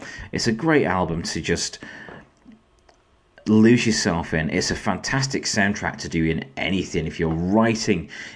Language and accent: English; Sheffield, Yorkshire and the Humber, United Kingdom; it was a favourite when I would visit the Roxy's Rock Club back in Sheffield in my hometown.